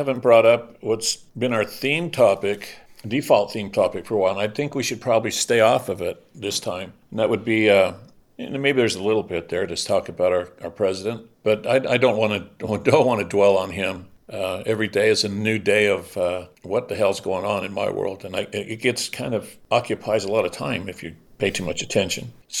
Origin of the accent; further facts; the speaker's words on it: Bingham, United States; it goes flat out against the face of what I grew up in Bingham and the concepts of honor, truth, integrity.